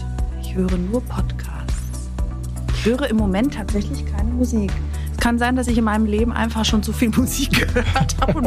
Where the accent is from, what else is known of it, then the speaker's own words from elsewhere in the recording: Thessaloniki, Central Macedonia, Greece; German is a second language; now in Berlin, Germany; Nein, es ist schon meine Heimat. Also ich habe noch Gefühle. Aber ich habe jetzt mittlerweile Gefühle für zwei Orte.